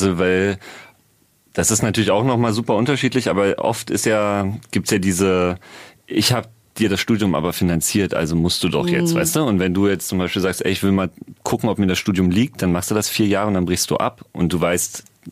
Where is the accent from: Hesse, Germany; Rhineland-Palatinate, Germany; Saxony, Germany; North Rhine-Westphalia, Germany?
Saxony, Germany; Eilenburg; born there; Nee, ich bin in Eilenburg geboren.